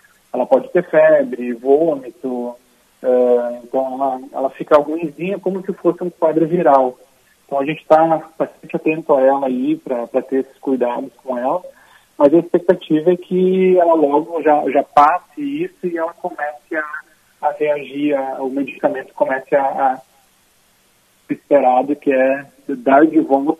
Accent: Teutônia, Rio Grande do Sul, Brazil; Isso, a gente é de Teutônia, no interior do estado.

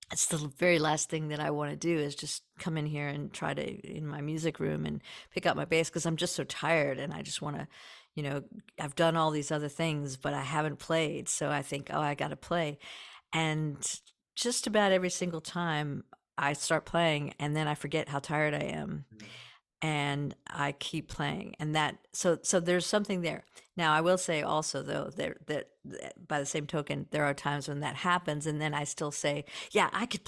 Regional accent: West Virginia, United States; But when I was growing up in West Virginia, there was actually not an interstate.

